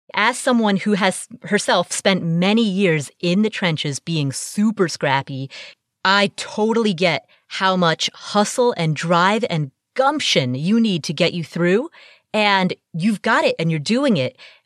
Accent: Cincinnati, Ohio, United States; He moved from California to Cincinnati, my hometown

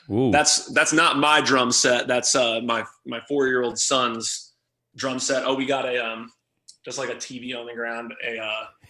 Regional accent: Austin, Texas, United States; So I grew up in Austin, Texas, and my family would always watch the Cowboys on Sunday afternoons.

